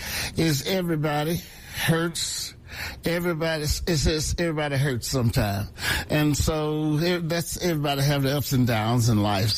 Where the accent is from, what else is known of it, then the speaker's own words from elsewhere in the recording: Forest City, Arkansas, United States; now in Memphis, United States; Forest City, Mariana, around in there.